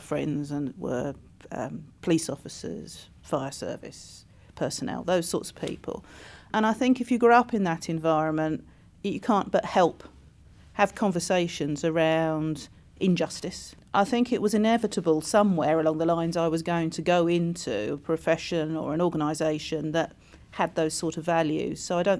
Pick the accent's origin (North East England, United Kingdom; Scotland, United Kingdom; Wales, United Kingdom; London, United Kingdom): North East England, United Kingdom; Cleveland; And obviously I come from Cleveland, so I'm in the mix of that at the moment.